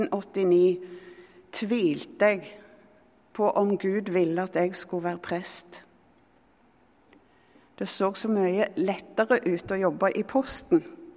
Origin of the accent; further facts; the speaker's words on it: Hillevåg, Rogaland, Norway; Selv om jeg er fra Hillevåg, som ikke har så godt rykte på seg